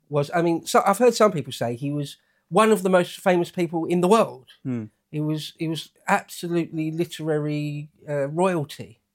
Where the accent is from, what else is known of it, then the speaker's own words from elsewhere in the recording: South East England, United Kingdom; I'm from the Southeast.